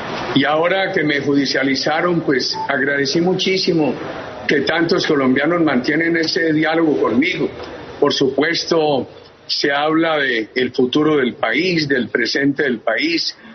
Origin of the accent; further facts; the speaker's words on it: Colombia; Y como colombiano me gusta de cuando él dice no aspiro, oír que se pronuncia sobre temas muy importantes del país